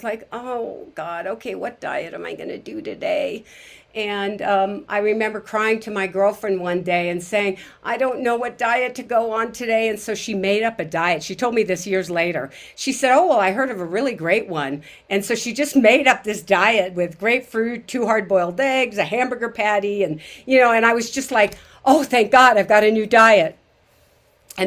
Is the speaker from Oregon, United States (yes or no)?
yes; Bend, Oregon, United States; now in Guanajuato, Mexico; So again, I'm from Central Oregon, Bend to be exact, and I live half the year in Guanajuato, Mexico.